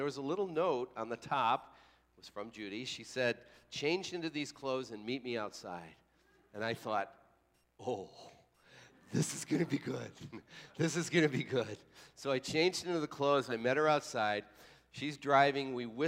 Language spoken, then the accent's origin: English; Illinois, United States; I was a kid growing up near Chicago, and I was a big Chicago Blackhawks fan.